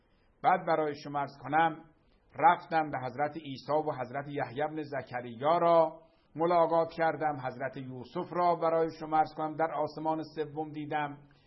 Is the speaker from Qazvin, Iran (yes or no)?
yes; Qazvin, Iran; born there; ما درست متولد قزوینیم ولی اصالتاً آقای حیدری، آقای خدمتی، بنده اصالتاً آبا و اجدادن مشهدی سبزواری هستم.